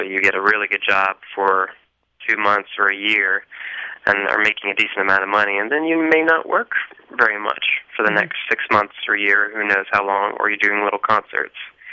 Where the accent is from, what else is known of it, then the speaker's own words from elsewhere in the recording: the South, United States; I think it's a little bit different than where I grew up in the South, where it's just kind of normal, where most of your community goes to church